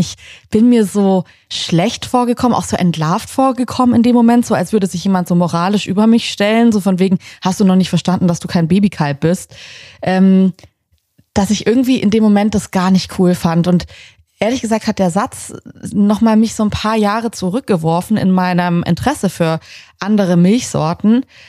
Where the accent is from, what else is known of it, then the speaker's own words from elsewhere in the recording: Southern Germany, Germany; Und ich bin in Süddeutschland auf dem Land aufgewachsen